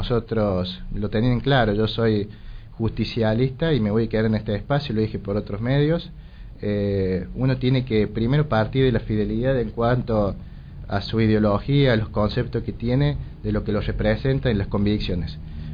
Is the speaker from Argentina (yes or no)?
yes; Jesús María, Córdoba, Argentina; mi señora se dedica al comercio, nací en Jesús María, soy oriundo de acá, estudié en el Jardín Ocampo, después hice mi primaria en el Francisco Narciso de Lapria y estudié en el domingo en el Colegio Sarmiento.